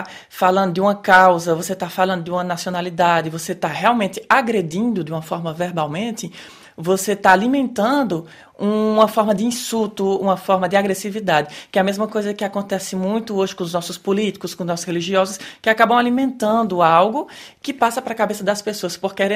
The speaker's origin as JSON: {"language": "Portuguese", "region": "Northeast Region", "country": "Brazil", "tie": "born or raised there", "said": "E eu cresci no Nordeste, que é de onde vêm todos esses humoristas"}